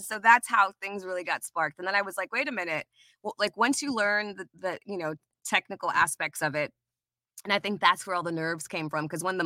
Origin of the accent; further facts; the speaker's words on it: Trinidad & Tobago; also born or lived in US Virgin Islands; now in United States; So when I immigrated here from Trinidad and from the USVI, which is where, my roots are, my cousins were obsessed with football.